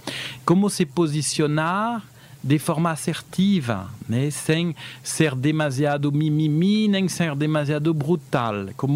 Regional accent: France; moved away as an adult; now in Brazil; meu sotaque, ó, eu nasci no Brasil, né? Mas com 4 anos eu fui para a França e eu voltei com 26.

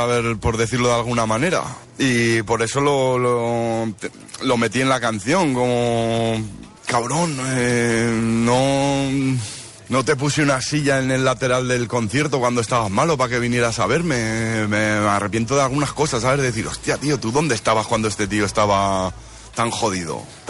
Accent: Azuara, Aragon, Spain; Un amigo de mi pueblo, de lo que hablábamos antes, de Azuara.

